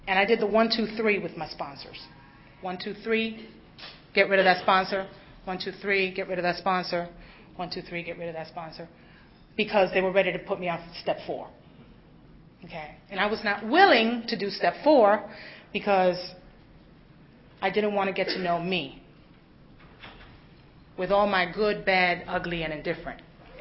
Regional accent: Virginia, United States; I'm from the Northern Virginia area. I was doing the Beltway jails.

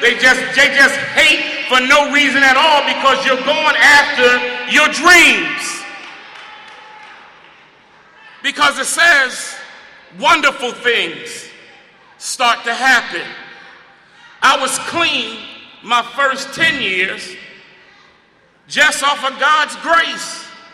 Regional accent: Philadelphia, Pennsylvania, United States; But I'm from Philly.

